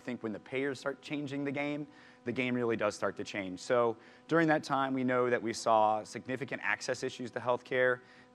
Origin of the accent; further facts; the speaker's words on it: Wisconsin, United States; And it's unfortunate Michael left, because I wanted to tell him I'm also from Wisconsin.